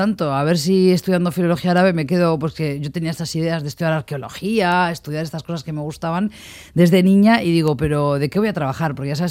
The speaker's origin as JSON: {"language": "Spanish", "region": "Basque Country", "country": "Spain", "moved": "as an adult", "said": "Euskadi, eso es cierto. Pero bueno, yo quería estudiar otro idioma, sabía inglés ya bastante bien, me fui de Euskadi con un proficiency, el francés no lo había estudiado todavía"}